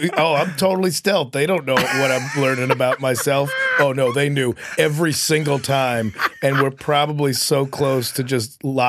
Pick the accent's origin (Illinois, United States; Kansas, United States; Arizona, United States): Illinois, United States; Chicago; I'm from Chicago originally.